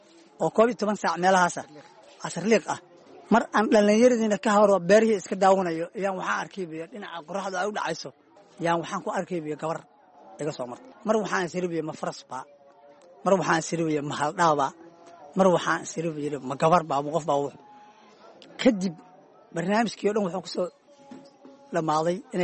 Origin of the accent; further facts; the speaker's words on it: Cawdaq, Galmudug, Somalia; born there; also born or lived in Lower Juba; aniga waxaan ku dhashay gobolka Galgaduud gaar ahaan degmada Cawdaq